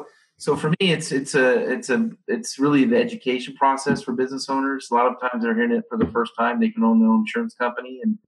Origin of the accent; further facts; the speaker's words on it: Idaho, United States; Yeah, so I'm from Idaho. Actually, my company's headquartered in Boise, Idaho. So I'm a farm kid. I grew up in a rural community and did some things there and there.